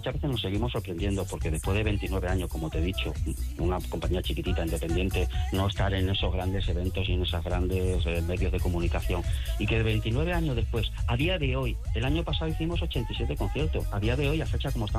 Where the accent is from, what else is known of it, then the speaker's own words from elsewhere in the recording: Community of Madrid, Spain; No, nosotros somos madrileños, de Peñaperro para arriba también hay arte, ¿no?